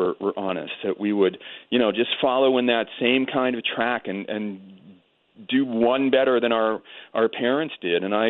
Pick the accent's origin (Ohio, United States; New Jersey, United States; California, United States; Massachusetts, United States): Massachusetts, United States; I grew up not far from where I am right this minute. I'm in a small city north of Boston, and I grew up in a small, nice community